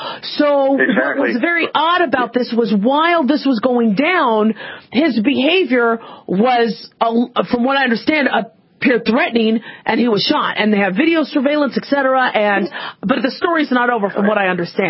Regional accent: Arizona, United States; I remember growing up in Arizona

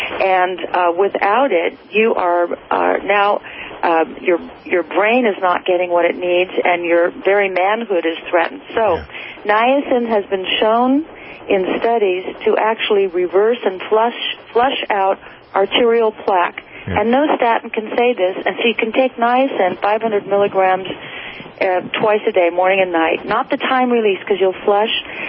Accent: Ireland; Actually, I write, because I'm Irish, and we Irish either drink or write.

